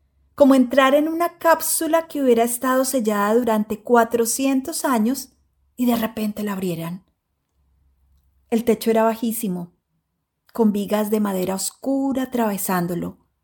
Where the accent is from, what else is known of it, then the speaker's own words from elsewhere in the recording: Colombia; now in London, United Kingdom; yo, como buena colombiana escéptica que creció entre historias de La Llorona y el Mohán